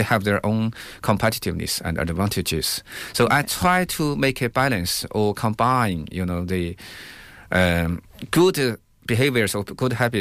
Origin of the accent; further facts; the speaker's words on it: China; Because, you know, I am from China